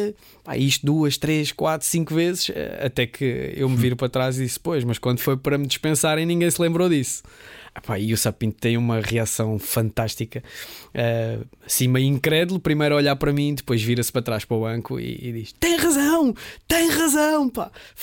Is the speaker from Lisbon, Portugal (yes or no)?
yes; Lisbon, Portugal; Embora eu nasci e cresci em Chelas, nunca tive aquele receio de dizer